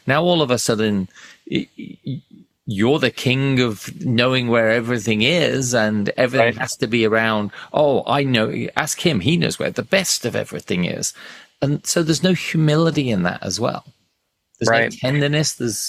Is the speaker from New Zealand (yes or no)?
no; England, United Kingdom; So being English and knowing the Downton Abbey series, not that I was a big fan, but growing up in a culture where for a lot of time there was a very large amount of poor people in England